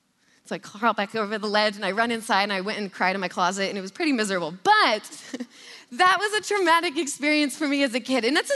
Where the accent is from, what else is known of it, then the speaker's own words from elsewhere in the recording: Stillwater, Oklahoma, United States; But I grew up in Stillwater, Oklahoma, and at that time, there was not a lot of things to do for fun.